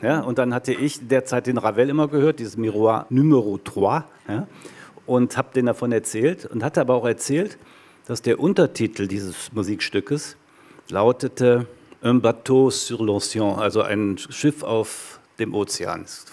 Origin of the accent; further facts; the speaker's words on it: Rhineland, Germany; ich bin im Rheinland groß geworden